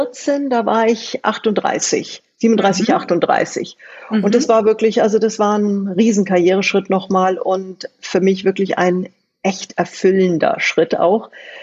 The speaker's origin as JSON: {"language": "German", "town": "Munich", "region": "Bavaria", "country": "Germany", "tie": "born there", "also_born_or_lived": "Austria", "said": "Bin als Eineiger Zwilling in München geboren, habe dann ein paar Jahre in meiner Kindheit in Österreich verbringen dürfen, wirklich richtig auf dem Berg wie Heidi auf der Alm."}